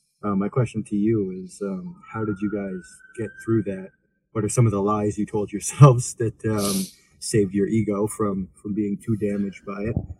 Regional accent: Canada; I'm from Canada.

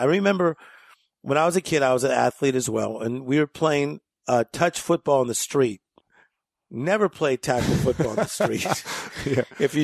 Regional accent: Compton, California, United States; And we grew up in Compton, California. And my dad was a steel worker. My mother worked at a place called Winchell's Donut Shop.

